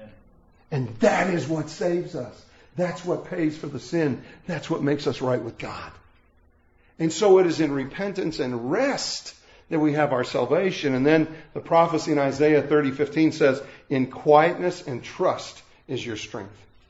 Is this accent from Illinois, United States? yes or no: yes; Lockport, Illinois, United States; I grew up in the Chicago area, and that basically meant my hometown sign read Lockport, you know, Catholic with assorted Protestants at the bottom of it